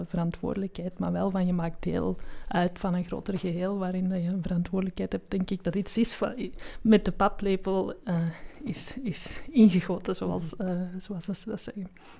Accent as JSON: {"language": "Dutch", "region": "Antwerp", "country": "Belgium", "tie": "born or raised there", "said": "Ik ben zelf opgegroeid in de Antwerpse Kempen, dat kan je misschien ook horen, in een dorp dat uiteindelijk toch nog redelijk een landbouwgemeente is, waar ik zelf woonde naast een bos."}